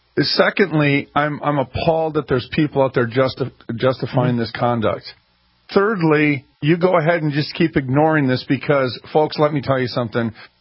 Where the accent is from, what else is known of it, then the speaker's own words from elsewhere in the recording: Minneapolis, Minnesota, United States; Hey, listen, in North Minneapolis, I'm from North Minneapolis, friends